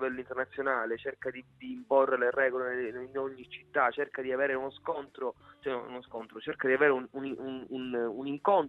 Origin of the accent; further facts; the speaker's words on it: Sicily, Italy; Da siciliano, da sicilianista, concordo con te.